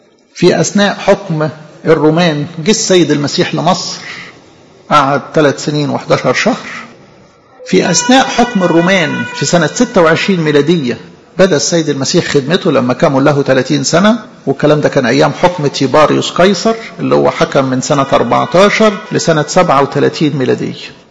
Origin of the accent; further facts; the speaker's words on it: Egypt; إحنا لو يعني إحنا مصريين بالحق الرجل ده نجله جدا